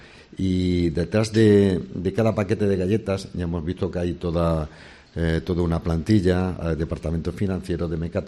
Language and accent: Spanish; Bailén, Andalusia, Spain; yo que soy de Bailén